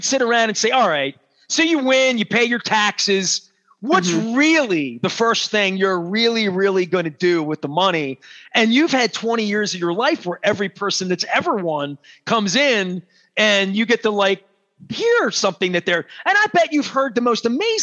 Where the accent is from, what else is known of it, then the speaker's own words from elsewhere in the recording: Dundalk, Maryland, United States; I can't dream that big. You know what I mean? I'm from Dundalk.